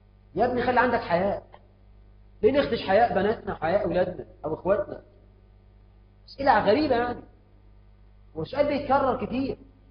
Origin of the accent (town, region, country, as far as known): Egypt